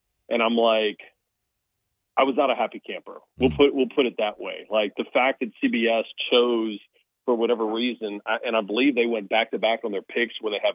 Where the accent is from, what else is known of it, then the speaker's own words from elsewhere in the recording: Port Allen, Louisiana, United States; The kid born and raised in Port Allen, Louisiana, thinks about it going